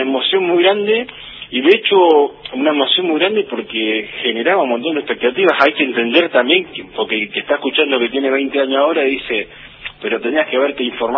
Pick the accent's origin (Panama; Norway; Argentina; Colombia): Argentina; como somos los argentinos en el interior